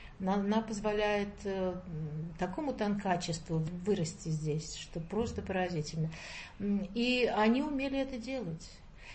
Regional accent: Moscow, Russia; now in Saint Petersburg, Russia; На самом деле я москвичка, но я приехала, Московский университет закончила, здесь кандидатскую диссертацию защитила.

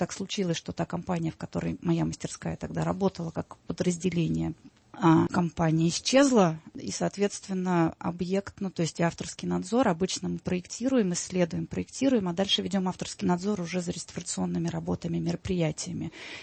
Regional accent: Ufa, Bashkortostan, Russia; born there; moved away as an adult; now in Saint Petersburg, Russia; Родилась я в Уфе и в Петербург приехала учиться

